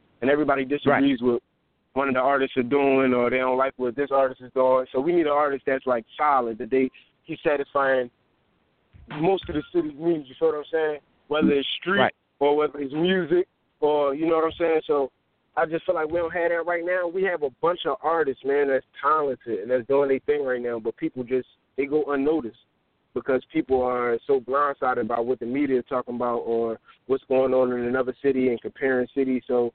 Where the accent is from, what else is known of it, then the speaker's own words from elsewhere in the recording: Philadelphia, Pennsylvania, United States; I'm from Philly, uptown area, man. Tri-State area, stand up.